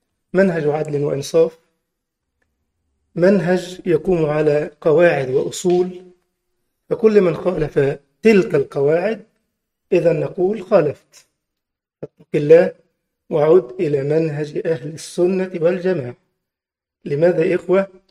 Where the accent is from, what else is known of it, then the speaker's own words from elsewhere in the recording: Egypt; عندنا في مصر انقسموا إلى قسمين وفريقين